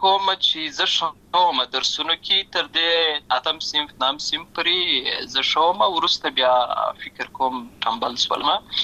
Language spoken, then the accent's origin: Pashto; Lashkar Gah, Helmand, Afghanistan; زه په اصل کې د اوروزګان ولایت یم، اما زه په هلمند ولایت لشکرګاه کې پیدا شوی یم، امالته لوی شوی یم، امالته مې ښوونځی لوستی ده، امالته مې ټول ژوند مې له هماغه ځای څخه پیل شوی دی، خو په اصل کې زه د اوروزګان ولایت څخه.